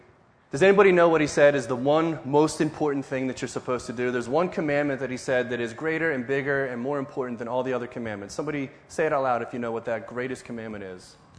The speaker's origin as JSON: {"language": "English", "region": "New Jersey", "country": "United States", "said": "I'm from South Jersey."}